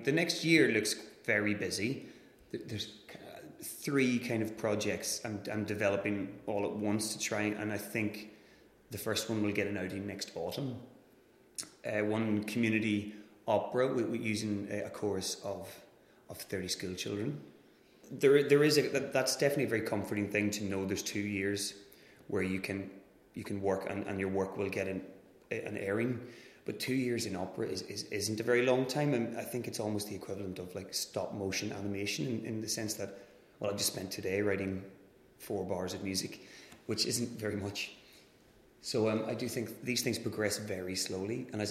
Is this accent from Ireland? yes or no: yes; Ireland; moved away as an adult; now in Scotland, United Kingdom; I'm Irish, obviously, but I consider myself a kind of Irish man and a Scottish composer because I moved here and became a composer about 10 years ago